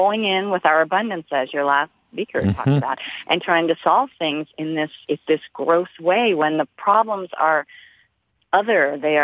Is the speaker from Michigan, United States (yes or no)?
no; Washington, District of Columbia, United States; I am 62. In 68, I was 13. I grew up in Washington, D.C., and my family was very active in protesting the war.